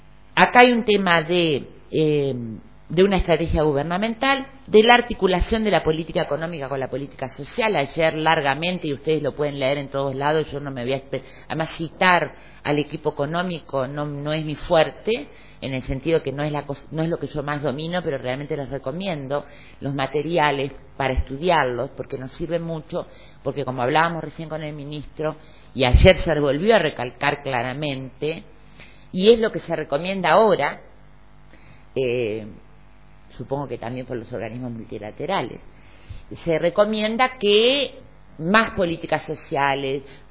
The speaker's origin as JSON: {"language": "Spanish", "country": "Uruguay"}